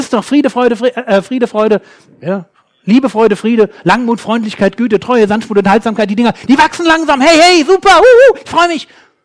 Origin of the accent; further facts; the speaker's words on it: Berlin, Germany; ich bin aus Berlin, die Berliner sind manchmal direkter